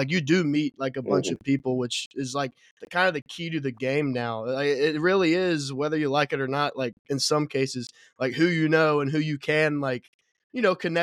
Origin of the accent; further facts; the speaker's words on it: Kentucky, United States; But I'm from Northern Kentucky. A lot of people just consider it Ohio. It's like 20 minutes from Cincinnati.